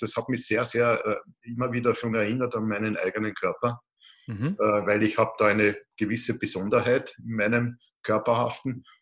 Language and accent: German; Lower Austria, Austria; ich bin so in der Wachau aufgewachsen, das liegt an der Donau, zwischen Linz und Wien, das kennen vielleicht die meisten. Und da geht es nördlich dann in das Waldviertel hinein und dort habe ich meine letzten Jahrzehnte verbracht.